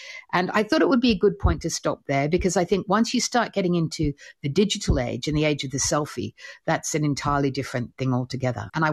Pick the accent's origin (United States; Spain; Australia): Australia; Of course, I'm Australian